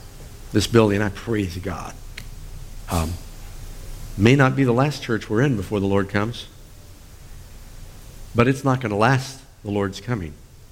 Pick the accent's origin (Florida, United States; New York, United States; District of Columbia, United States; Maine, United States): New York, United States; New York City; And you know, I grew up in New York City